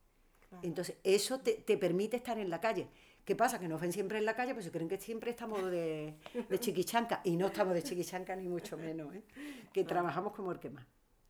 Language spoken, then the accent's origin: Spanish; Seville, Andalusia, Spain; y mira que yo soy sevillana